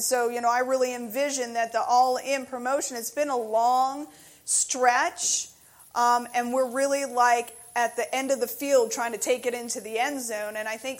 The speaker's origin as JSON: {"language": "English", "region": "New York", "country": "United States", "said": "because I am originally from New York."}